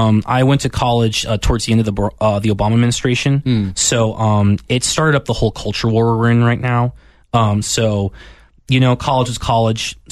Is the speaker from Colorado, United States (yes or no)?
no; Long Island, New York, United States; according to New York State standards, I grew up on Long Island, that everyone was technically literate except for me.